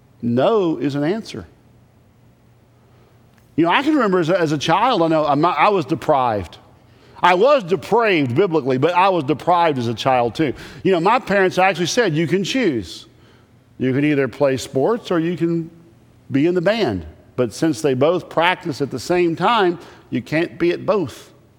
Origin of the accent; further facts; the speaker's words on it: United States; As an American, you can stand for what is right and what is true